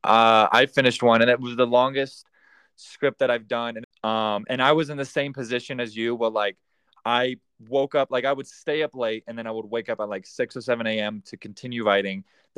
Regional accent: Kansas, United States; I was visiting my hometown, Kansas

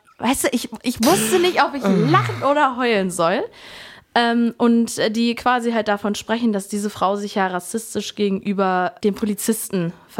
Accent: East Germany, Germany; Und das ist aber nicht nur bei uns im Osten so

